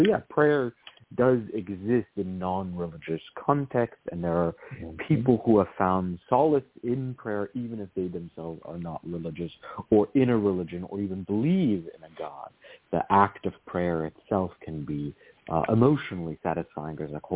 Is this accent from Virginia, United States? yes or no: yes; Virginia, United States; So I grew up in the Virginia